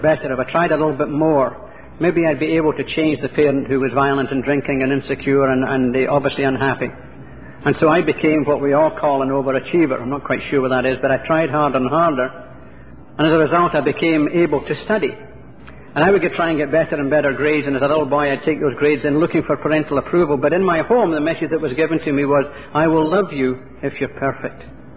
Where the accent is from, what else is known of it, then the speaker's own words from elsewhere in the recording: Glasgow, Scotland, United Kingdom; I'm from an alcoholic home. I grew up in Glasgow, Scotland. I'm from an alcoholic home.